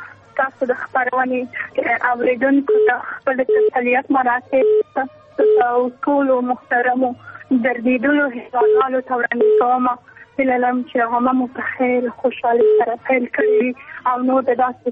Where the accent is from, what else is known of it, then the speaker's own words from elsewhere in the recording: Afghanistan; موږ خو افغانان ټول عمر او ډېر زیات دردېدلی یو.